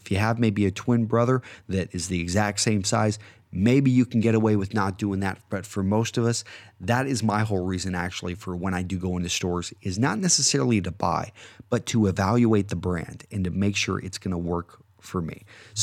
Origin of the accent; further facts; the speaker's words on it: United States; I'm an American. I'm very proud of our country